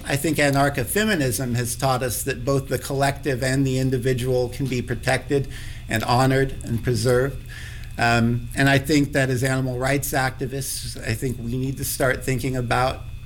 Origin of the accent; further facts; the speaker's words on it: Eugene, Oregon, United States; I grew up in Eugene, Oregon.